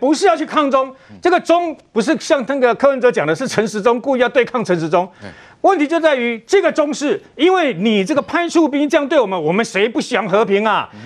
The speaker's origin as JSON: {"language": "Chinese", "country": "Taiwan", "said": "我们台湾，我们已经防疫了两年多"}